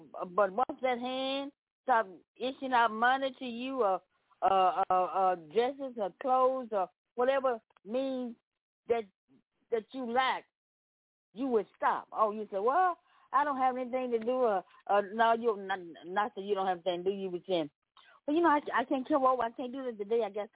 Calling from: Memphis, Tennessee, United States; Yeah, I'm coming from Memphis, Tennessee, where all the shooting going on.

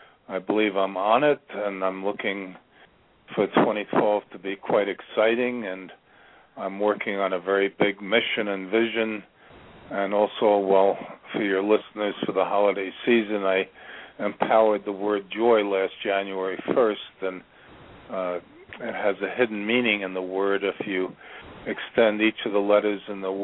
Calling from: Virginia, United States; I'm calling from Virginia.

